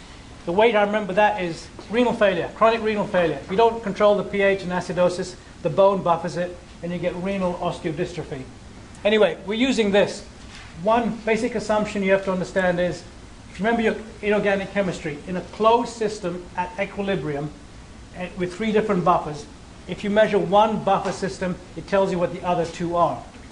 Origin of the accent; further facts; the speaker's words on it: England, United Kingdom; now in United States; growing up in England, they made us speak bad English correctly. And amazing enough, when I came here, I had to do a test of English as a foreign language, even though I grew up in England